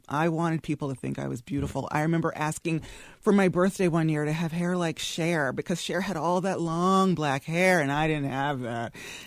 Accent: New Jersey, United States; As a little girl, we grew up middle class in New Jersey, and we lived in a mixed neighborhood, mixed race neighborhood

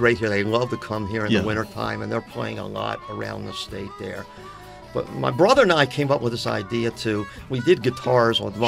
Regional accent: Baltimore, Maryland, United States; Yeah, my dad had a clothing store in the inner city, And I grew up there, and there was all this neighborhood music

